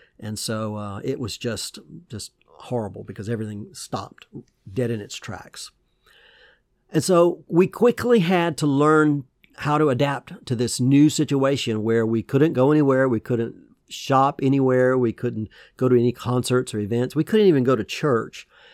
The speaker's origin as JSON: {"language": "English", "region": "Georgia", "country": "United States", "tie": "born or raised there", "said": "I used to go to drive-in movie theaters in my hometown in Georgia with my parents, and I was very, very little."}